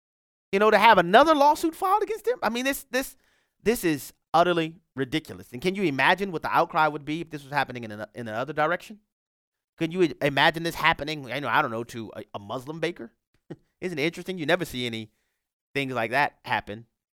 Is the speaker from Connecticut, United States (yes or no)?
no; Louisiana, United States; You know, it's only about 3.5 to 4 million people in my home state of Louisiana.